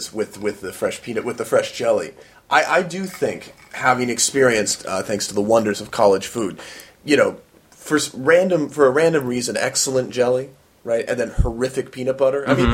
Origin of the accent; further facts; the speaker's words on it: Los Angeles, California, United States; Now, when I say health food, everybody, and I am talking about growing up in Los Angeles here, to her credit, we're not talking about wheat germ